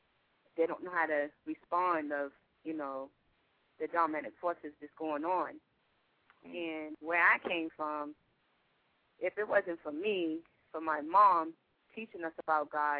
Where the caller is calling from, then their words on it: Alaska, United States; Hi, how you doing? I'm calling from Alaska.